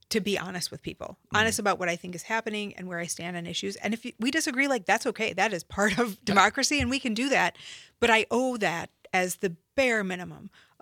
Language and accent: English; Wisconsin, United States; I'm a girl from Taylor County